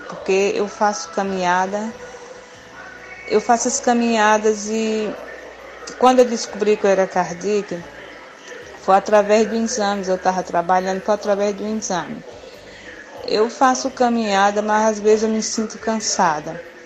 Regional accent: Barbalha, Ceará, Brazil; sou aqui de Barbalha.

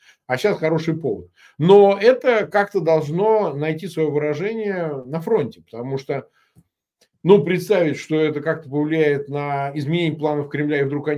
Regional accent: Russia; я-то ладно, я россиянин, мне, конечно, жалко.

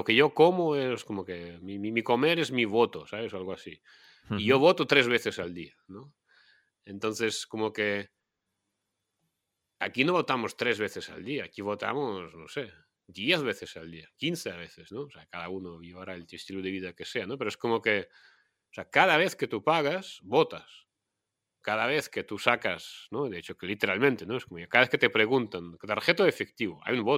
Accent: Russia; yo vengo de Rusia, ¿no? En Rusia hay un régimen totalitario

